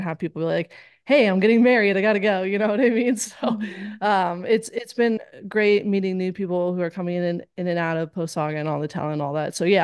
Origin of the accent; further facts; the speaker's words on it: Cypress, California, United States; now in Cleveland, United States; I'm from Cypress area. So it's like a half hour from Long Beach down.